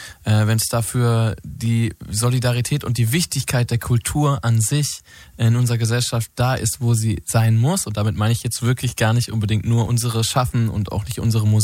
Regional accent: North Rhine-Westphalia, Germany; ich komme aus Ostwestfalen

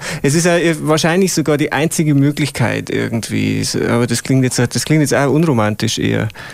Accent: Bavaria, Germany; moved away; Ich komme gebürtig aus Niederbayern in der Nähe von Passau, Deckendorf Passau, so ein kleines Dorf da dazwischen drin.

